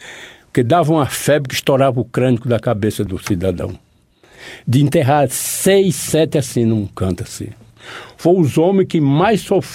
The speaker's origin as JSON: {"language": "Portuguese", "town": "Alagoinhas", "region": "Bahia", "country": "Brazil", "tie": "born or raised there", "said": "Eu sou baiano, sou filho da cidade de Alagoinha, no estado da Bahia."}